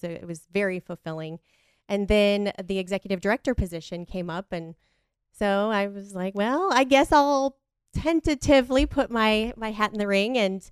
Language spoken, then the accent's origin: English; Lakewood, Colorado, United States; Yeah, I grew up in Lakewood, Colorado. So I graduated from Green Mountain High School